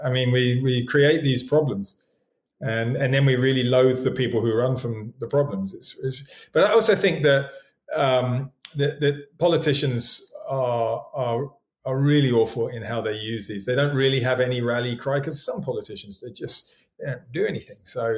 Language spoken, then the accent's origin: English; United Kingdom; now in South Africa; So, you know, I've been in South Africa most of my life. I'm British originally, but South Africa is home, and South Africa is in my blood.